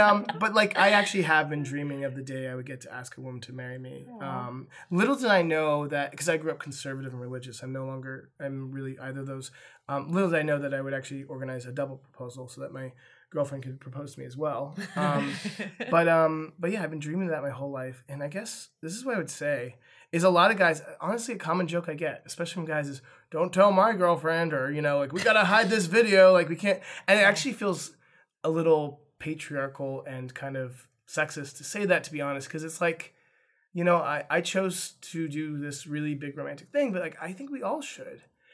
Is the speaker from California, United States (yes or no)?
yes; Windsor, California, United States; we passed Windsor, which is my hometown in Sonoma County.